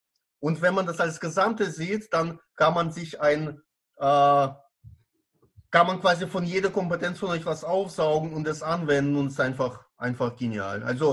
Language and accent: German; Baden-Baden, Baden-Württemberg, Germany; Ich bin aus Baden-Baden, Kurstadt im Südwesten Deutschlands.